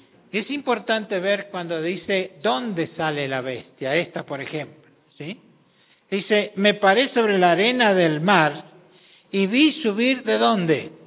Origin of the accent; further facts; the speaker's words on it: Argentina; born there; Yo nací de padres europeos, escoceses, pero en Argentina. Soy argentino de nacimiento, pero por sangre soy británico, digamos, o escocés en ese caso. Lo cual implica que yo tengo dos pasaportes, el pasaporte argentino